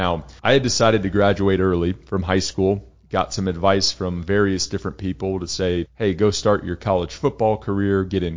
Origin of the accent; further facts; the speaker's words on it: San Antonio, Texas, United States; Loved growing up in San Antonio.